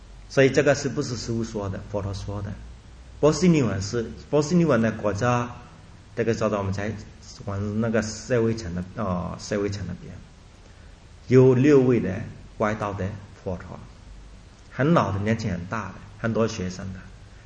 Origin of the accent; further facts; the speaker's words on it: Myanmar; 我们缅甸人的兄弟